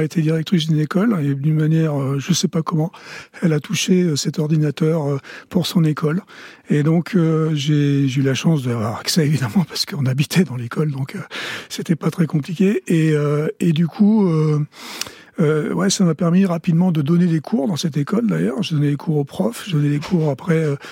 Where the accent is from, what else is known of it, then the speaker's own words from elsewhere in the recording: Toulouse, Occitanie, France; also born or lived in Boston; Et je suis de Toulouse, donc j'aime bien quand il fait 40, comme aujourd'hui.